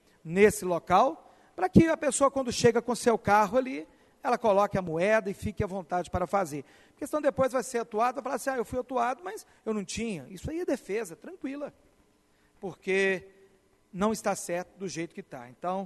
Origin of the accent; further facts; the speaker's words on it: Itabirito, Minas Gerais, Brazil; nós somos da cidade de Itabirito.